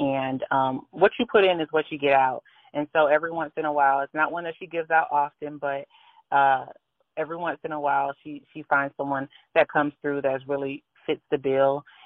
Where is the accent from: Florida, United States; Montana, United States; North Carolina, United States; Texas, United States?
Florida, United States; St. Petersburg; Born and raised in St. Petersburg. I was born and raised in St. Petersburg. I went to Gulfport Elementary. I went to Boca City High School. I went to South Central. I love it here.